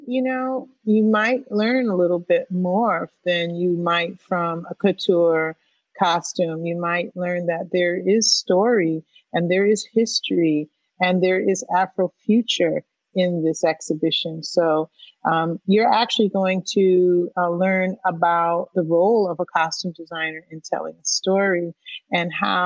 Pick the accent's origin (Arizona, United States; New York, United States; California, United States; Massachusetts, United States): Massachusetts, United States; Springfield; I'm from Springfield, Massachusetts.